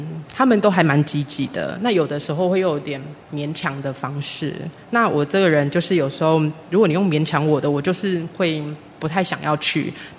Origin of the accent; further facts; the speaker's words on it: Taichung, Taiwan; 那时候我小时候是住在台中，那台中那时候是为了想要学英文。